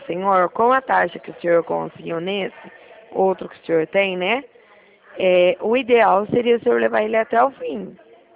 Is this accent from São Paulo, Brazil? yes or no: yes; Presidente Prudente, São Paulo, Brazil; Eu sou de Presidente Prudente.